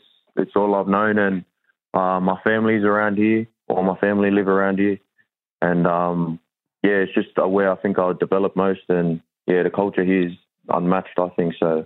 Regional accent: Blacktown, New South Wales, Australia; Yeah, like, you know what it's like growing up in Blacktown and here in Mountie.

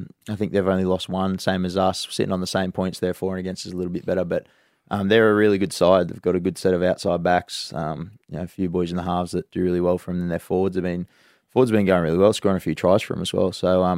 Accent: Singleton, New South Wales, Australia; now in Melbourne, Australia; I'm originally from Singleton, which is like the Hunter Valley, about an hour north of Newcastle, and it's a little bit different out there. It's a rural town, probably 30,000 people population sort of thing.

